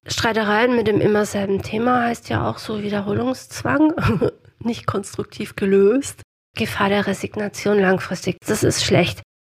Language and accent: German; Southern Germany, Germany; Ich komme aus Süddeutschland, ich sag schau mal und dann erkläre ich irgendwas.